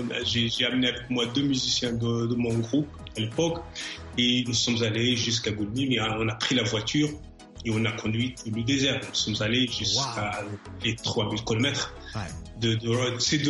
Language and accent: French; Guelmim, Guelmim-Oued Noun, Morocco; French is a second language; à ma ville natale, Gulmim